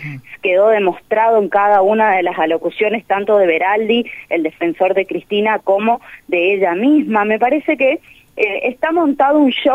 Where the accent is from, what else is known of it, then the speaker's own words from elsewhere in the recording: Argentina; nos hace falta a los argentinos